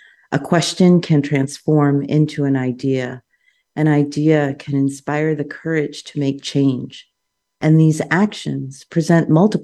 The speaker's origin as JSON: {"language": "English", "town": "New York City", "region": "New York", "country": "United States", "tie": "born or raised there", "said": "I'm a second generation Filipino American, and one of my earliest observations from my childhood growing up in New York City"}